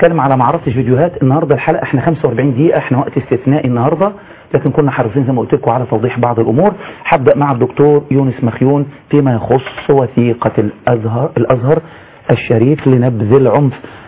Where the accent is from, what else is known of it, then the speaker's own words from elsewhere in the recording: Egypt; كمصريين محترمين